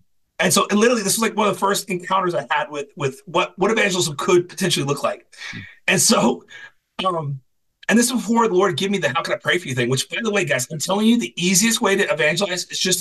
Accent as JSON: {"language": "English", "region": "Oklahoma", "country": "United States", "said": "I'm from Oklahoma."}